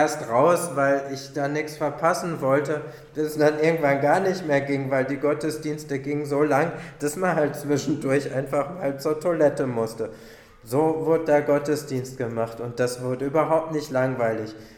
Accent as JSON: {"language": "German", "town": "Leverkusen", "region": "North Rhine-Westphalia", "country": "Germany", "tie": "born there", "said": "Ich bin ja in Leverkusen geboren"}